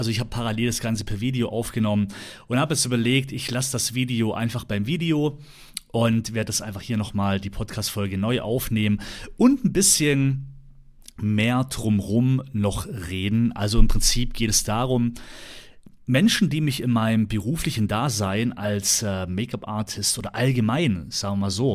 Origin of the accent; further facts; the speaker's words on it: Ravensburg, Baden-Württemberg, Germany; Also, ich komme aus Ravensburg